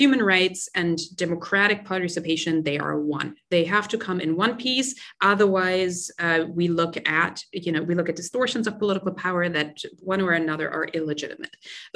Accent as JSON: {"language": "English", "country": "Germany", "tie": "born or raised there", "second_language": "English", "said": "I was raised in Germany, and he is a German in the end."}